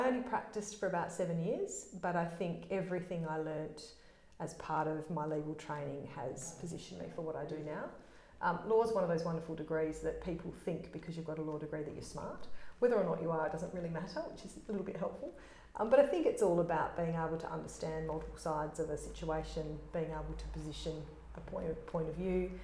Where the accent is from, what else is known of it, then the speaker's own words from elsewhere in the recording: Bicton, Western Australia, Australia; Well, I grew up in Bicton, so as a sort of 8, 9, 10 year old